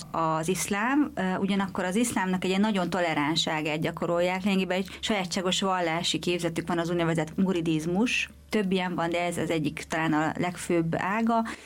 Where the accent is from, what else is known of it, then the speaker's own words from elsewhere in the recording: Hungary; hogy hát az nem lehet, hogy két magyar ide téved ilyen karizmával